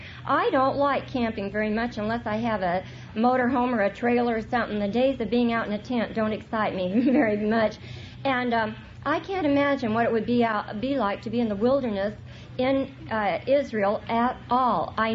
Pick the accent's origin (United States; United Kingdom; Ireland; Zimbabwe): Ireland; I'm Irish, and Chuck teases me because the Irish have a thing.